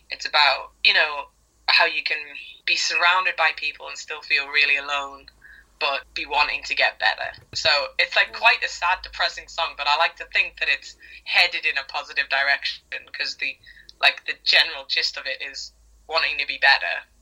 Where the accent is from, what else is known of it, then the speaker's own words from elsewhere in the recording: Newcastle, North East England, United Kingdom; I played a big packed out headline show in Newcastle, like my hometown audience, and it was absolutely lush.